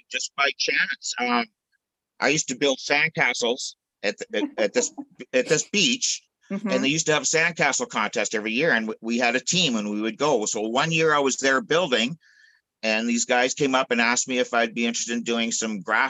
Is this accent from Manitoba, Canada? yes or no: yes; Brandon, Manitoba, Canada; This is where I live. I grew up in Brandon